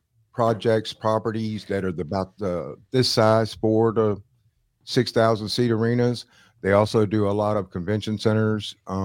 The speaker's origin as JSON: {"language": "English", "region": "West Virginia", "country": "United States", "tie": "born or raised there", "also_born_or_lived": "Kentucky", "moved": "yes", "lives_now": "Alabama, United States", "said": "Yeah, well, that kind of rubbed off after 17 years in Kentucky and then moving down to Alabama. So, you know, West Virginia will always be my home state. That's where I was born and raised."}